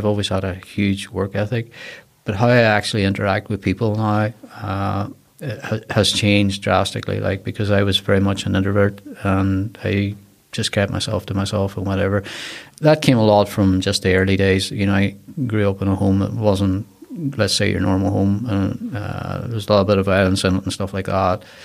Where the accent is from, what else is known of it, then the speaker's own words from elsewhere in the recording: County Donegal, Ireland; also born or lived in Dublin; I came from a very small village in Donegal, actually. I was born in Dublin, but I grew up in Donegal